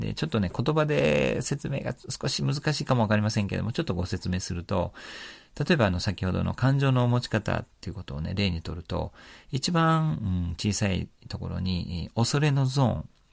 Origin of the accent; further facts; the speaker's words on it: Isahaya, Nagasaki, Japan; で、私のふるさと、諫早のですね